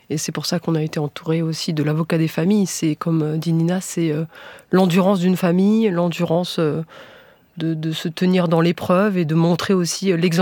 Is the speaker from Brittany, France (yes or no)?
yes; Brittany, France; Et quand on est du Finistère, on se rend compte que cette histoire, elle part pas.